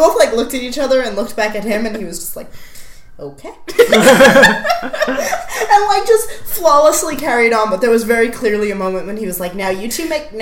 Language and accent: English; New York, United States; I'm a New Yorker on testosterone.